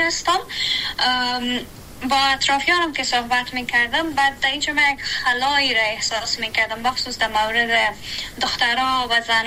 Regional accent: Kabul, Afghanistan; also born or lived in Badakhshan; ما در بدخشان به دنیا آمدیم ولی بقیام در کابل سپری شدم، چون به نظر به دلایلی که وجود داشت خانواده مجبور شدن به کابل کوچ کنن و ما هم بقیام رو در کابل سپری شدم

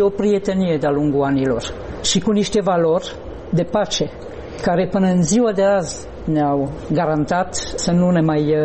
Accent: Grand Est, France; Romanian is a second language; Eu sunt originară din Alsacia, m-am născut în Alsacia, am o bunică care a avut patru naționalități diferite în cursul vieții, care nu a vorbit în viața ei franceză corect și nu a vorbit nici germană corect

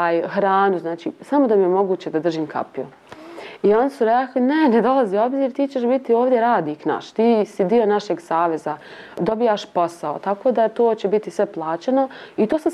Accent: Sarajevo, Federation of Bosnia and Herzegovina, Bosnia & Herzegovina; rekla sam da dolazim iz Sarajeva

